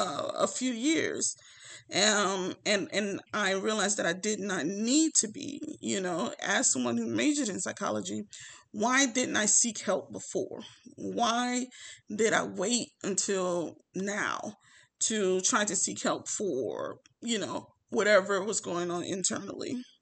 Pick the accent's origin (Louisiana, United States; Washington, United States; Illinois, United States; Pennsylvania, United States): Louisiana, United States; now in Texas, United States; but I'm originally from Louisiana. So living in Texas, even though it's like a 6-hour drive, my family is not here, you know.